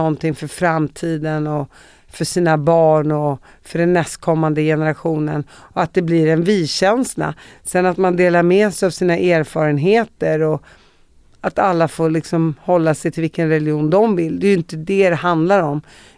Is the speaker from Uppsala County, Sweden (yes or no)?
yes; Uppsala, Uppsala County, Sweden; för jag växte upp i Uppsala.